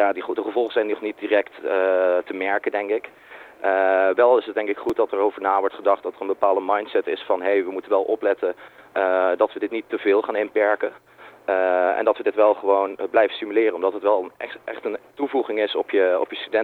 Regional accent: Nijmegen, Gelderland, Netherlands; now in Amsterdam, Netherlands; Ik kom zelf uit Nijmegen. En daar had ik een hele hechte vriendengroep. Toen ging ik naar Amsterdam, het grote onbekende Amsterdam.

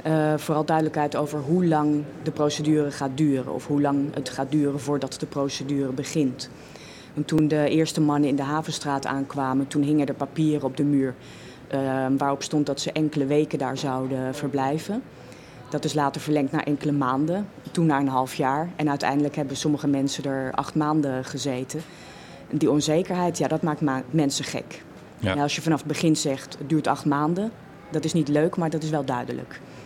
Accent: Netherlands; ik ben niet christelijk, zij zijn christelijk. Ik ben vrouw, ik ben Nederlander

